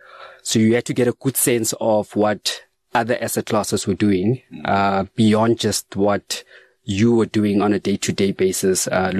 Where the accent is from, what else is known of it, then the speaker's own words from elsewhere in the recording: Kimberley, Northern Cape, South Africa; So Kimberley, because it used to be a mining town. We had people from different cultures. So it was common to have Xhosas and Zulus and Sotos all living in one community. But the main languages were Setswana, which is what I speak.